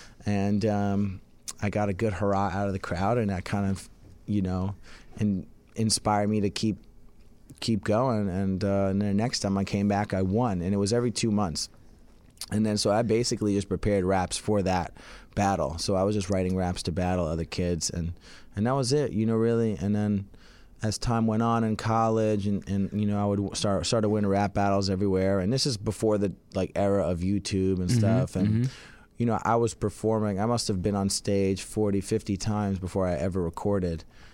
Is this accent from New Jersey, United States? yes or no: yes; New Jersey, United States; now in Los Angeles, United States; So I'm from New Jersey, but I moved to L.A. just a few years ago, and now I live in Koreatown, Los Angeles.